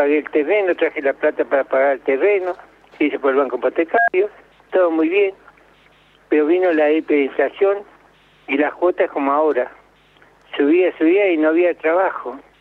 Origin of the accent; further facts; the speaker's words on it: Trelew, Chubut, Argentina; soy de Trelew, yo, del Chubú.